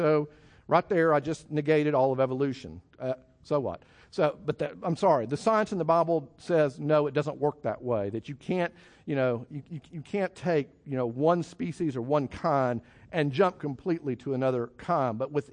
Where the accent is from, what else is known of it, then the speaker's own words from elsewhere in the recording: Texas, United States; Now, I grant you, and I'm from Texas, so I can talk about cows.